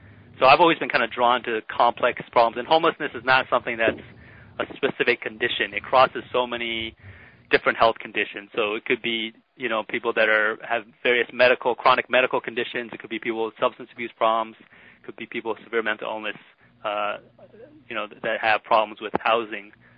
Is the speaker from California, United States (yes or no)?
yes; California, United States; I did my undergraduate education in California. I grew up in California, and I went to a small liberal arts college called Pitzer College.